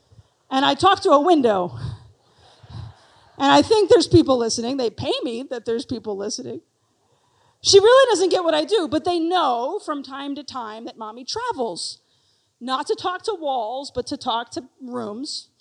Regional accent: Lake Charles, Louisiana, United States; I come to you from Lake Charles, Louisiana, a small town.

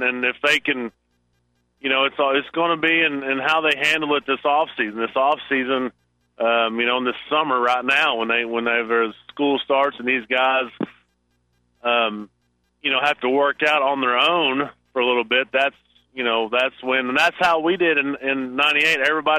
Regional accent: Springdale, Arkansas, United States; Oh, well, I'm from Springdale.

